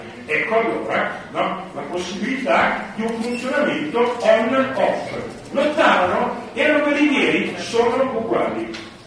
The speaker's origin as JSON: {"language": "Italian", "region": "Lombardy", "country": "Italy", "said": "Io vengo dalla Brianza"}